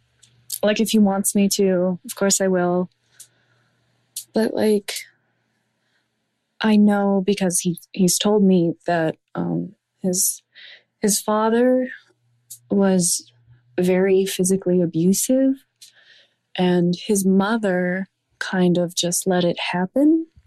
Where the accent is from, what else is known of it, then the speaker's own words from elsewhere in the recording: Canada; I'm 18 years old. I'm from Canada.